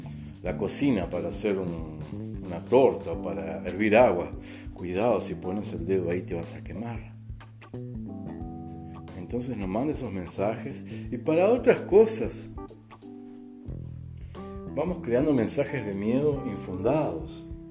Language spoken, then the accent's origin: Spanish; Paso de los Toros, Tacuarembó, Uruguay; born there; allá en Uruguay, que es donde yo nací, la ciudad de Paso de los Toros, una tarde de invierno